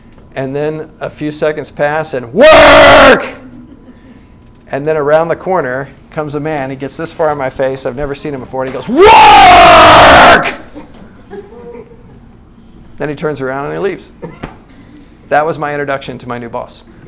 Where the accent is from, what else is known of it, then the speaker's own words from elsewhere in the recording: Arkansas, United States; I am from Arkansas originally, Whoopig Suey.